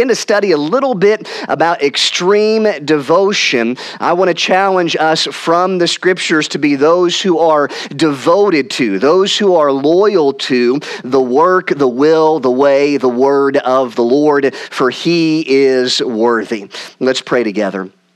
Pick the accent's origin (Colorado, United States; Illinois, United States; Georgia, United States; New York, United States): Illinois, United States; Peoria; my bride, Rachel. I am from the Peoria, Illinois area.